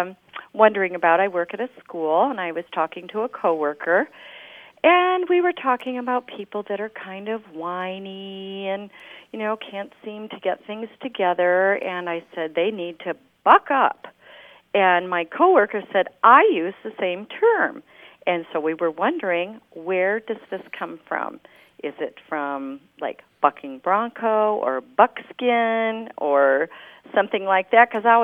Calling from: Cardiff by the Sea, California, United States; I'm calling from Cardiff by the Sea, California.

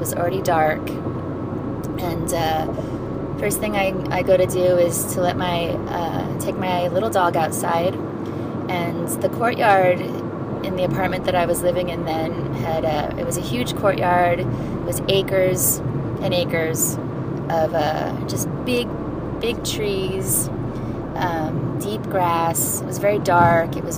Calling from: Los Angeles, California, United States; I'm calling from Los Angeles.

